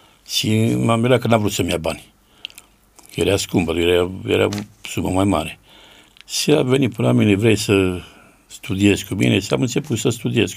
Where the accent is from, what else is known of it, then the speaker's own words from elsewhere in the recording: Vulcan, Hunedoara County, Romania; born there; M-am născut în Vulcan, am avut între patru surori și băiat, 5 copii. Familia a fost mai săracă, pe timpul atunci, 55